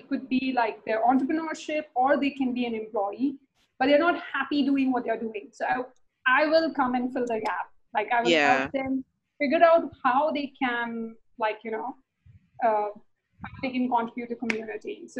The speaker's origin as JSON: {"language": "English", "country": "India", "said": "And I'm from India, so it's very highly patriarchal."}